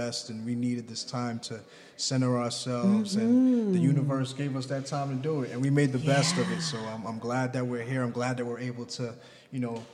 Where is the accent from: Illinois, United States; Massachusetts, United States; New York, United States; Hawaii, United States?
New York, United States; growing up in Long Island as well, I had an experience about that.